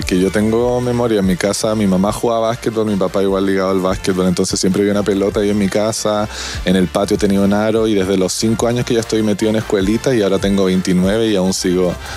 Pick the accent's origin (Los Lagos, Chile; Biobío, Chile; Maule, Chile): Los Lagos, Chile; Castro; now in Santiago, Chile; llegué a Santiago por eso, yo soy de Castro, fue un cambio grande en mi vida